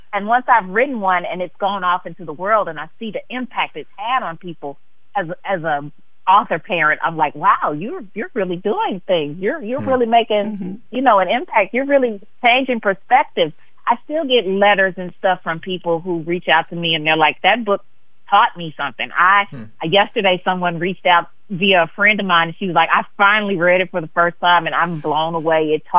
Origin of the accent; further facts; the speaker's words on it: Mississippi, United States; the fact of being from Mississippi, growing up in Mississippi, that's always going to be probably my biggest influence.